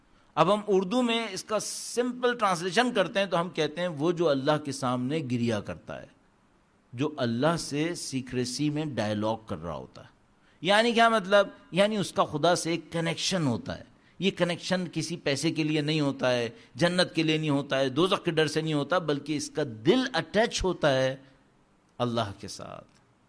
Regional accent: Sindh, Pakistan; خود Indus valley civilisation جس میں ہمارا علاقہ آتا ہے سندھ کا

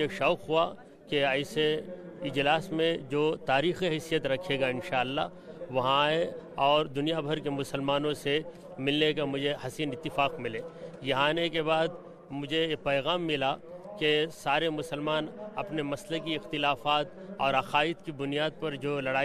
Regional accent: India; میں ہندوستان کا رہنے والا ہوں. شہر چنئی میں دارالعلوم جمالیہ عربی کالج میں بحیثیت پرنسپل خدمات انجام دے رہا ہوں.

